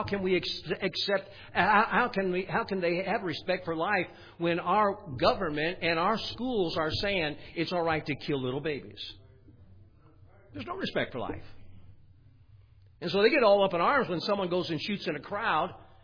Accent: Chicago, Illinois, United States; I grew up in Chicago. There was Chinatown.

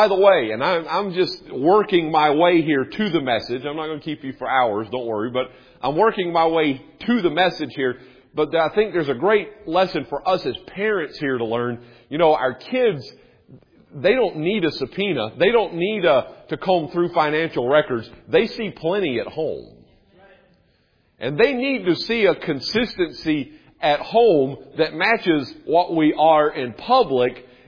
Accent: United States; And, you know, as an American, you know, that certainly bothers me.

